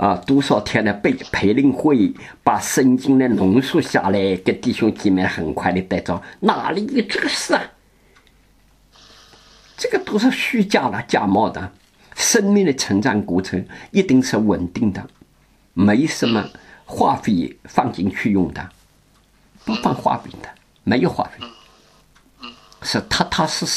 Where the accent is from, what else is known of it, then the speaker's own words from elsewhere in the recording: China; now in Netherlands; 我们中国人吃不习惯